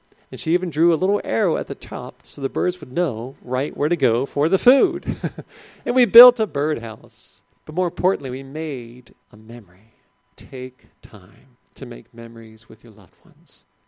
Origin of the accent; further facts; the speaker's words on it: Cincinnati, Ohio, United States; And so I grew up there in Cincinnati, and I studied piano as a youngster at the conservatory of music.